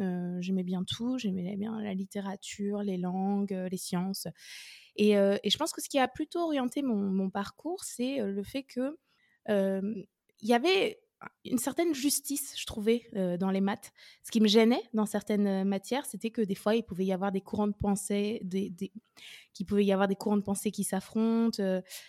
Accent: Orléans, Centre-Val de Loire, France; je suis d'Orléans à la base et donc j'ai commencé par des classes préparatoires à Orléans.

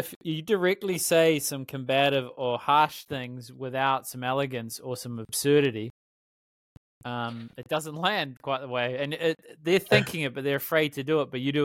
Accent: Palmerston North, Manawatū-Whanganui, New Zealand; you just shouted out my hometown, mate. Used to clean the plaza, sweep the floors 4 a.m. to 8 a.m.

